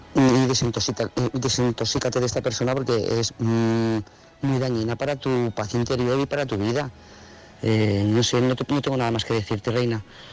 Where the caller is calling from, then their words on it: Lloret de Mar, Catalonia, Spain; de Lloret de Mar